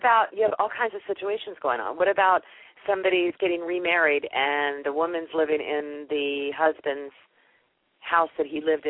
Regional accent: East Coast, United States; I'm from the East Coast. This is how I do things. I'm really direct.

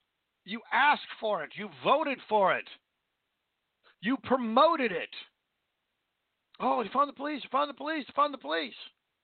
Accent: Vancouver, Washington, United States; Now, again, I grew up in Vancouver, Washington, and I'm right across the river from Portland, Oregon.

